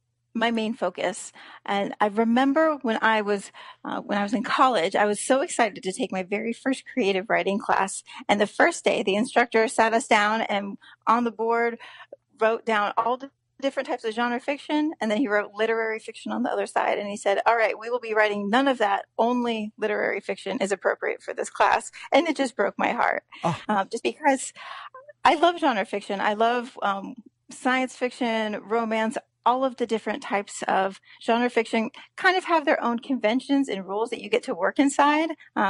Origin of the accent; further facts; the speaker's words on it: Indianapolis, Indiana, United States; Well, I'm born and raised in the Indianapolis area, and I'm kind of an Indianapolis evangelist.